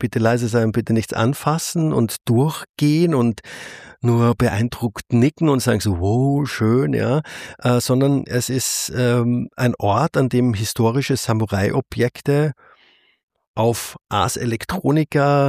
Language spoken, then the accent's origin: German; Austria; now in Berlin, Germany; Das darf ich als Österreicher sagen.